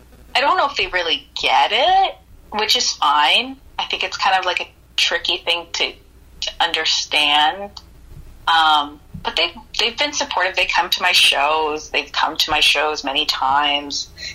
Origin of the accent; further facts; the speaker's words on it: Stoney Creek, Ontario, Canada; now in Toronto, Canada; I grew up in Stoney Creek.